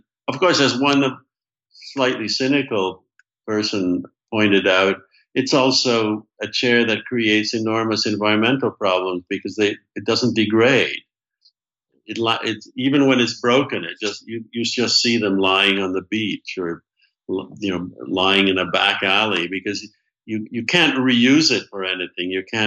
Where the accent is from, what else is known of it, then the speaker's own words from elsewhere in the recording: Canada; moved away as an adult; also born or lived in Scotland / England; now in United States; And so I was born in Scotland. I was raised in England. My parents then emigrated to Canada, and I really grew up and went to school and lived a large part of my life in Canada and then emigrated to the United States.